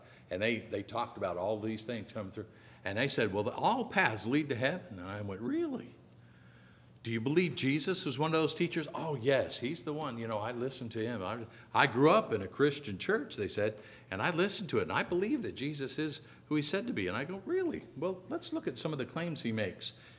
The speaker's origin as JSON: {"language": "English", "region": "Oregon", "country": "United States", "tie": "born or raised there", "said": "Now, Oregon's where I grew up, if you guys don't know that. I came from Oregon, which it's not in the Bible Belt. Not in any way, shape, or form."}